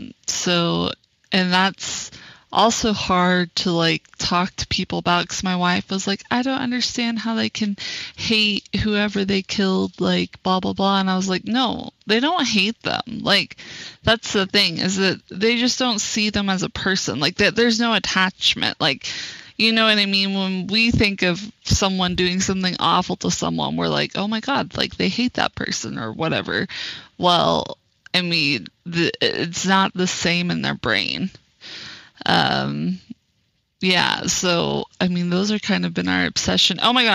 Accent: Texas, United States; I grew up in Texas, and for those of you that don't know

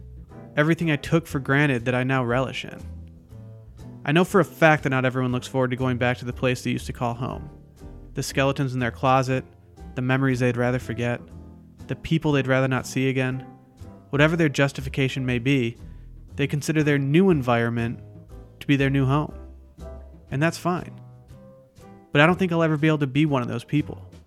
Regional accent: Harbor Springs, Michigan, United States; I'm from Harbor Springs, Michigan, a small town that resides 4 hours north of Detroit on Lake Michigan.

